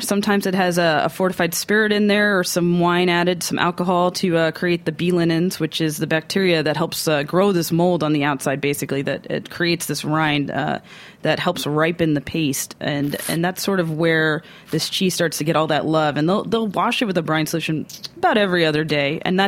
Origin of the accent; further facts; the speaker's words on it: Brooklyn, New York, United States; accent: Brooklyn; my French accent is sort of a Brooklynized French accent sometimes